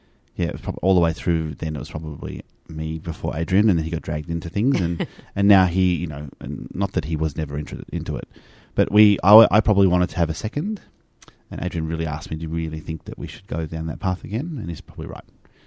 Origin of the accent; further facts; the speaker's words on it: Australia; And we're both Australian